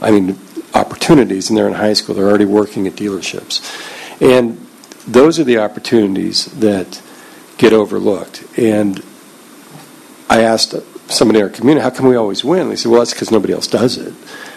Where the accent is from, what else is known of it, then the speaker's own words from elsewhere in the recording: Martinez, California, United States; I'm from Martinez.